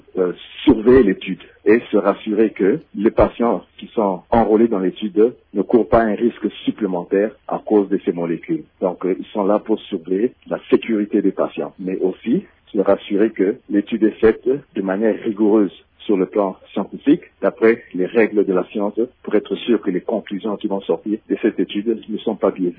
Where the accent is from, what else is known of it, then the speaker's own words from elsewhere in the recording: DR Congo; en tant que Congolais